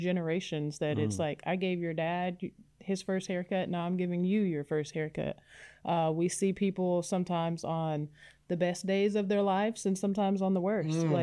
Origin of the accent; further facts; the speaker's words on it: Houston, Texas, United States; now in Conroe, United States; Houston. But I've been in the Conroe, Montgomery area for like 15 years.